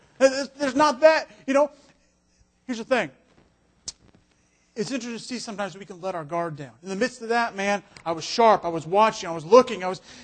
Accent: Alaska, United States; I'm from Alaska, you know, and everyone has guns, but no one uses on each other.

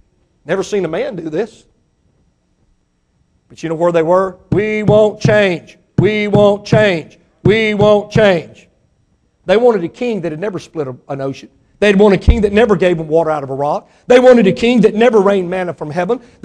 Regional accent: Mississippi, United States; Now listen, I was raised in Mississippi. I wasn't born yesterday, just the day before.

